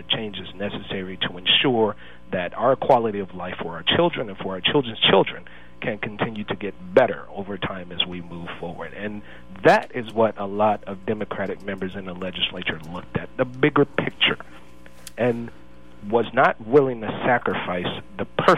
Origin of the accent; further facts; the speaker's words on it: Los Angeles, California, United States; I'm a person of color. I grew up in an environmental justice community. I grew up in Watts, Los Angeles, and I had asthma as a child growing up